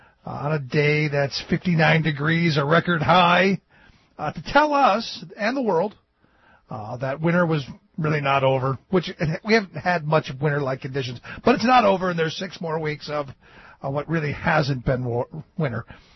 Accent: Cleveland, Ohio, United States; You know, one of the meteorologists in my hometown of Cleveland

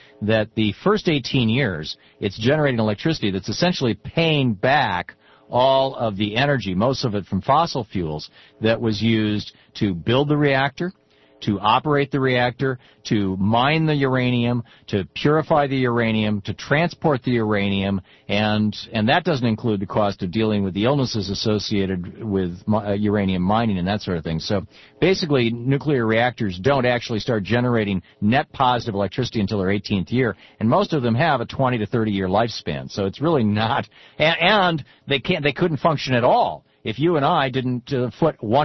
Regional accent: Lansing, Michigan, United States; We grew up in Lansing, Michigan.

